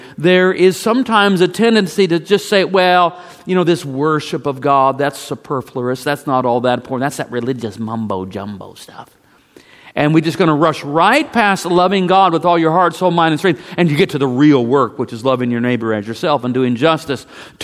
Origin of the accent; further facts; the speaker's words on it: Savannah, Missouri, United States; As a child, growing up in the First Baptist Church of Savannah, Missouri, I was not always fully engaged in the sermon.